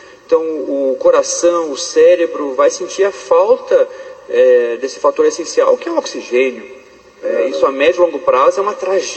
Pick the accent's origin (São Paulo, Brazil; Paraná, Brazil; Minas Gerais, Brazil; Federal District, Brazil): Paraná, Brazil; Arapongas; De Arapongas, hein?